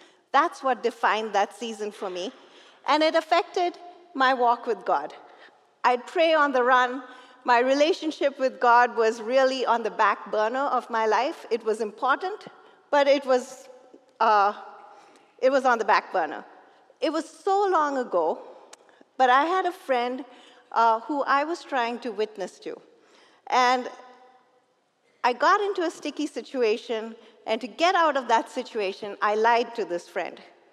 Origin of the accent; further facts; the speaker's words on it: India; As Mel said, I was born in India and I was brought up there.